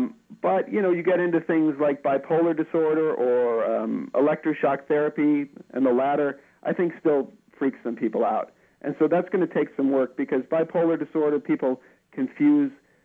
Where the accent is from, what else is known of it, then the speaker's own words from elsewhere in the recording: Midwest, United States; now in Los Angeles, United States; I live out here in Los Angeles where everybody's, you know, pretty touchy-feely. But I come from the Midwest where everyone's a little less likely to talk about things